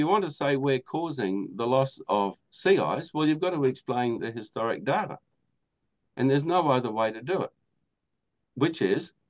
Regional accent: Australia; I grew up in Australia, and I've driven across Australia.

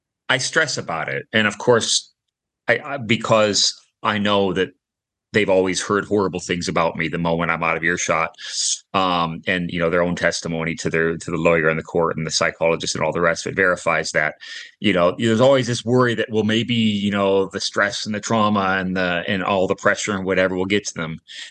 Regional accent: United States; also born or lived in New Zealand; I'm originally from the States.

